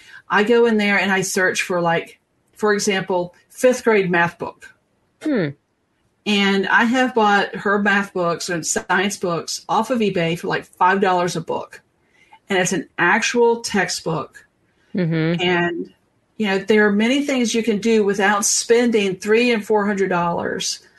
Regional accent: the South, United States; I'm from the South. We eat grits.

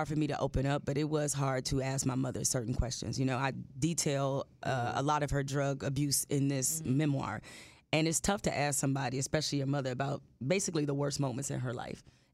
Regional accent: Detroit, Michigan, United States; Well, I mean, I'm from Detroit.

